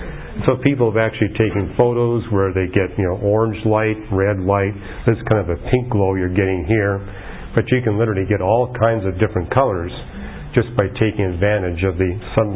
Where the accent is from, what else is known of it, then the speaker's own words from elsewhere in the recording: Canada; now in California, United States; Growing up in Canada, I think I've seen every kind of frost there is.